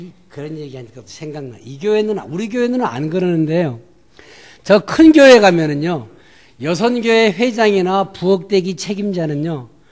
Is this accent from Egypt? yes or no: no; South Korea; now in United States; 한국에 미국이 더 좋은데 한국에 가고 싶은 건 왜 그럴까요? 거기에 내 고향이 있고 내 산천이 있고 내 부모가 묻힌 곳이고